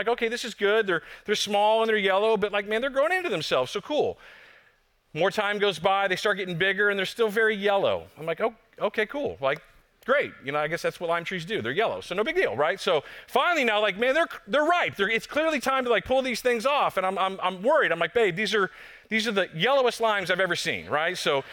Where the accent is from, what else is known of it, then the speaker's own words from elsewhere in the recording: Texas, United States; I'm like, okay, I'm from Texas, but I understand that much, thank you.